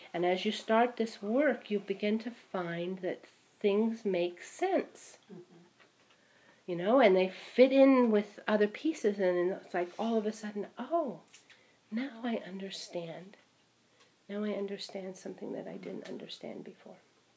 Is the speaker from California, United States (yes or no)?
yes; California, United States; And I know that because I grew up in California, and the California coastal Indians pretty much existed on acorns.